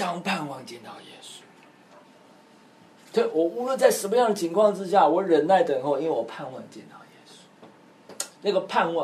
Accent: China; 我们中国人说啊，我们人死后要去见什么阎罗王啊

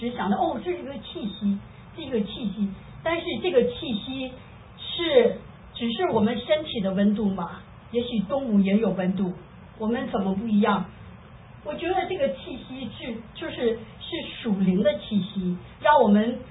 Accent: China; 因为我在中国成长的嘛，

